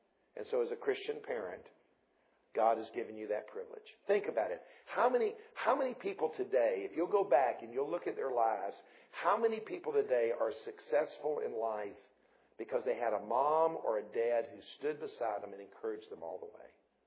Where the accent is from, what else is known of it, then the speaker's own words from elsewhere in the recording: Columbia, South Carolina, United States; But I grew up in Columbia, and Columbia was only 90 miles away.